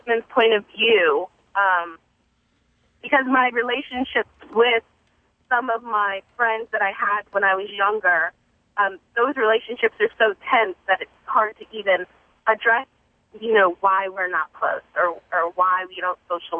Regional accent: Maryland, United States; I grew up in Baltimore County in a very racially mixed area, and I'm African American.

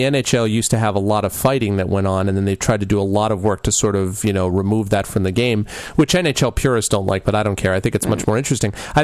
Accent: Hartford, Connecticut, United States; And I grew up in Hartford

